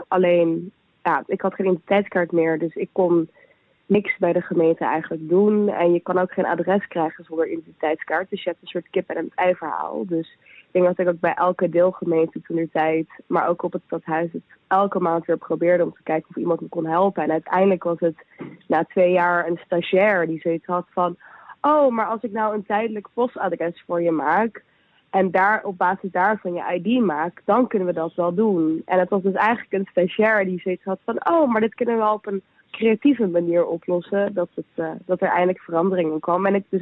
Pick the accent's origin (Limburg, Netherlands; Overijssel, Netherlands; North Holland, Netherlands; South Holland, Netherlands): South Holland, Netherlands; Rotterdam; ik kom uit Rotterdam en ik ben 27 jaar oud.